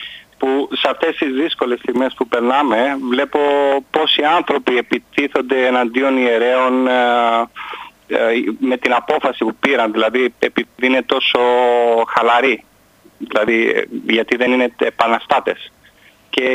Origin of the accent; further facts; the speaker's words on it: Northern Epirus, Albania; now in Netherlands; Είμαι από Βόρεια Ήπειρο βασικά.